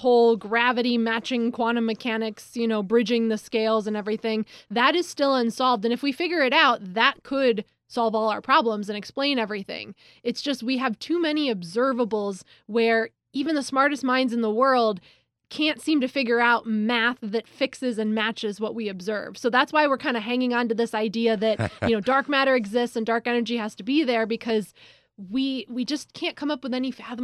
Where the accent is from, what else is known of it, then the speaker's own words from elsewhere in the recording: Rochester, New York, United States; I grew up in the Rochester area